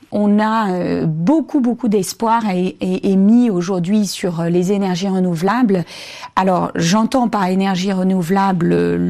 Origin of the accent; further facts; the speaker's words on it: Amiens, Hauts-de-France, France; J'ai grandi à Amiens, comme notre cher président.